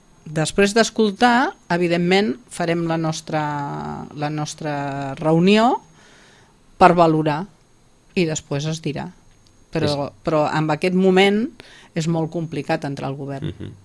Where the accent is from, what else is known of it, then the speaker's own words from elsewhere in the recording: Sitges, Catalonia, Spain; soc independent de Sitges, del meu poble.